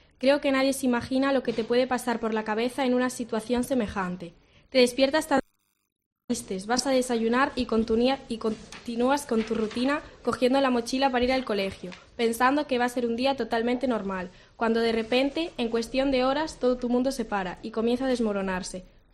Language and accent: Spanish; Vilagarcía de Arousa, Galicia, Spain; No, soy de Villagarcía, pero...